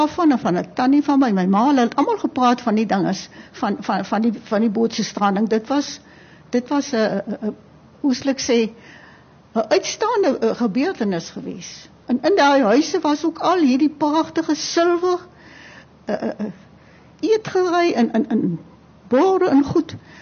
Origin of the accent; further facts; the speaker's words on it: Doringbaai, Western Cape, South Africa; also born or lived in Lambert's Bay; ek het nie groot geword in die area nie. Ek het op Doringbaai en Lammelsbaai groot geword